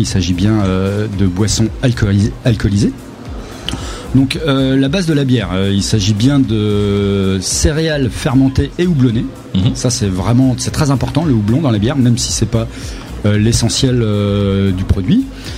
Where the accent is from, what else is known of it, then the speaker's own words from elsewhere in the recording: eastern France, France; Parce que je viens de l'Est de la France.